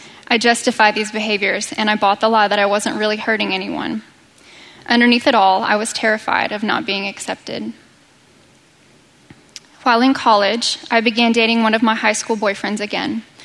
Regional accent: Dallas, Texas, United States; born or raised there

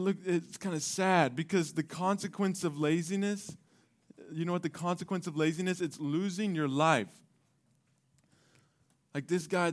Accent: Dallas, Texas, United States; like I grew up in Dallas, so it's been 20 years since my dad had gone back to Arkansas.

